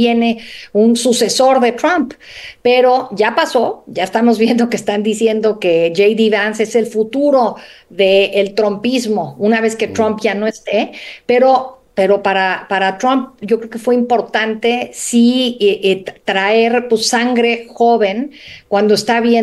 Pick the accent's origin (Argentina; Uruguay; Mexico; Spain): Mexico; los mexicanos